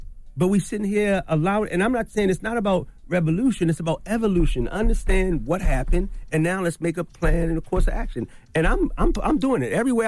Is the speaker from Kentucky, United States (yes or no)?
no; Baltimore, Maryland, United States; And everybody knows my story, but I'm from Baltimore.